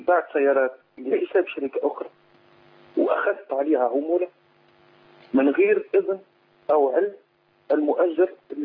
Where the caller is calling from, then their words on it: Algeria; من الجزائر.